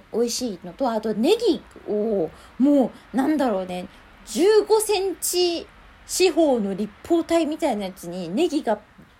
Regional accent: Tokyo, Japan; 東京生まれ東京育ちだからね

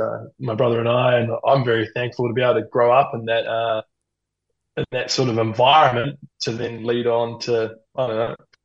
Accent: Waikato, New Zealand; So I grew up in the North Waikato area, which is about an hour and a half south of Auckland. My brother and I grew up on a farm, actually. a thoroughbred farm with our awesome family

